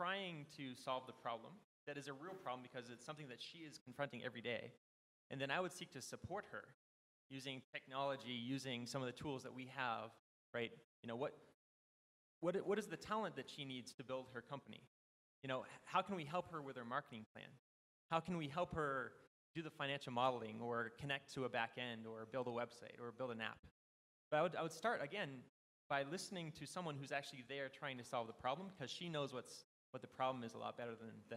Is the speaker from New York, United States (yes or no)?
no; Massachusetts, United States; born there; I was born in Massachusetts in the United States